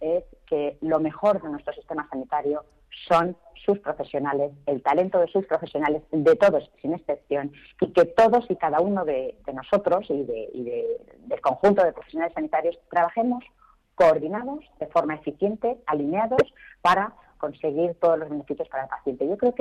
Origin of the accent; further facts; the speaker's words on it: Spain; es importante que nos quede claro como españoles